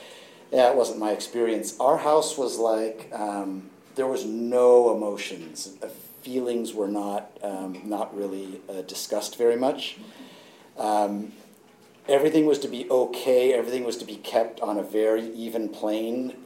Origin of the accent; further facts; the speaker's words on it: Piedmont, California, United States; I grew up in Piedmont, which some of you guys know where that is. A little village up here, very close to here, up on the hill.